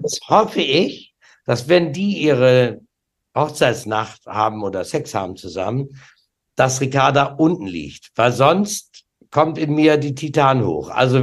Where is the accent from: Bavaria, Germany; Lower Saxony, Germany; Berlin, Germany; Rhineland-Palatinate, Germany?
Lower Saxony, Germany; Osnabrück; Ich spiele ja in meiner Heimat Osnabrück